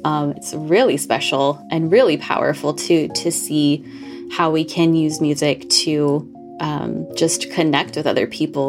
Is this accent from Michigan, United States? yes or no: no; California, United States; also born or lived in Moses Lake, Washington; now in Oregon, United States; I was born in Moses Lake, Washington, very small town. Lived there up until I was about six and then moved to California. Lived in California most of my life. Recently moved to Oregon about 3.5 years ago.